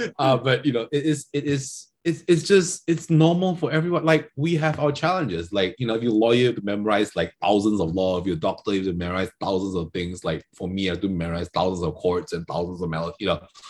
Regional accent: Sarawak, Malaysia; obviously we're from Sarawak

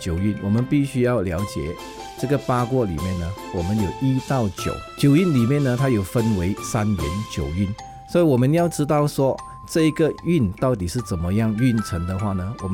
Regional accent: Penang, Malaysia; 我来自槟城

